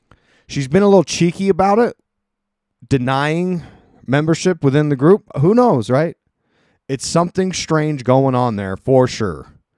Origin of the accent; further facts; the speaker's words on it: Allentown, Pennsylvania, United States; She's from near my hometown in PA there, so she's already on a good winning side with me. Born in Quakertown, PA. That's right next to my beloved Allentown.